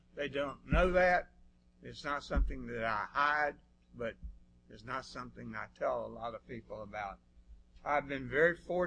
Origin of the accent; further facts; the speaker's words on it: Athens, Georgia, United States; now in Atlanta, United States; I came from here from Athens, Georgia, and I was in my 30s, and Atlanta was wonderful for young people.